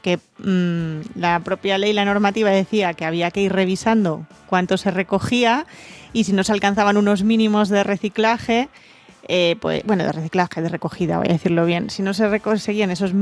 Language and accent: Spanish; Asturias, Spain